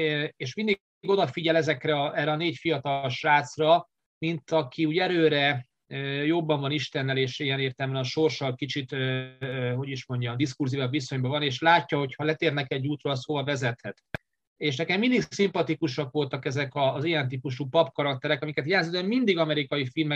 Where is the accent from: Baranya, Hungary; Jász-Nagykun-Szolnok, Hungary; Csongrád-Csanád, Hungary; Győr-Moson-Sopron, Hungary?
Győr-Moson-Sopron, Hungary; Győr; bár nekem is olyan Győrből jövök